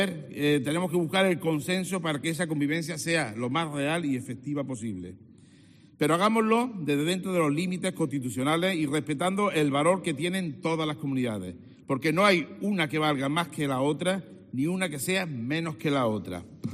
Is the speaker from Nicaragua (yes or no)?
no; Spain; No somos españoles de segunda, somos españoles y punto.